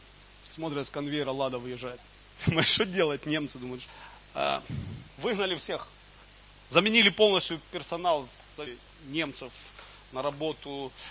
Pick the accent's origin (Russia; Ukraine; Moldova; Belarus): Ukraine; Я же украинец, поэтому люблю вареники.